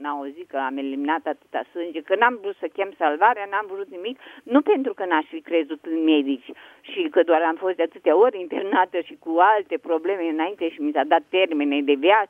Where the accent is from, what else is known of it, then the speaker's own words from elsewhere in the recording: Suceava County, Romania; am visat că sunt din Suceava și am visat că plecam spre la țară